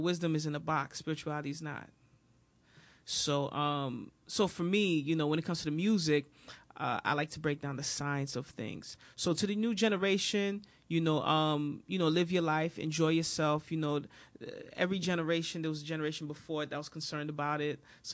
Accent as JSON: {"language": "English", "town": "New York City", "region": "New York", "country": "United States", "tie": "born there", "said": "I was very fortunate where I was born in New York City, where the foundation of hip hop is."}